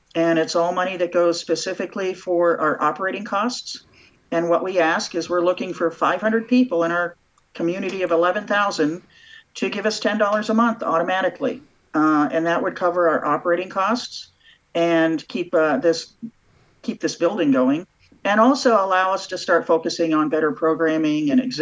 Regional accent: Maryland, United States; I'm also originally from Maryland. My dad was in the military, and that's where we ended up, and I was lucky enough to do all my schooling there.

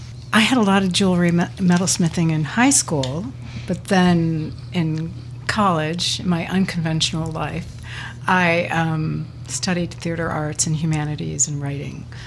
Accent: Connecticut, United States; also born or lived in Maine; We spent a couple years up in Maine, but for the most part, I grew up in Connecticut in a town of 2000.

